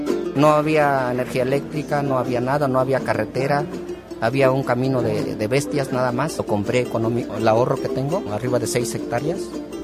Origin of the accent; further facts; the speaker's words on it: Hidalgo, Mexico; venimos de la Sierra Otomitepegua.